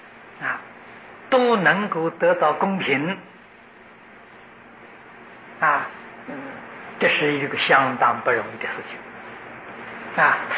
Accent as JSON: {"language": "Chinese", "country": "China", "said": "但是我们中国人常称长者，一定他也有相当的年岁有学问有道德我们尊称为长者"}